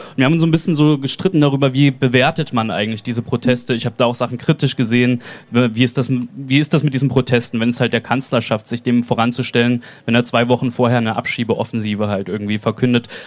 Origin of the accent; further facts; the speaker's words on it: Weimar, Thuringia, Germany; Ich bin in Weimar aufgewachsen, das heißt genauer, die ersten Jahre meines Lebens habe ich in Ehringsdorf bei Weimar verbracht, bis ich dann mit meinen Eltern und Geschwistern in eine Mietwohnung in die Stadt gezogen bin.